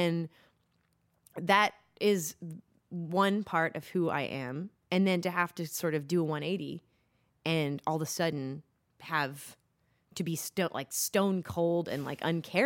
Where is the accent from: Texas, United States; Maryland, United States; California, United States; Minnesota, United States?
Maryland, United States; Baltimore; born there; I mean, I was born in Baltimore. My family's there. The vast majority of my friends are there.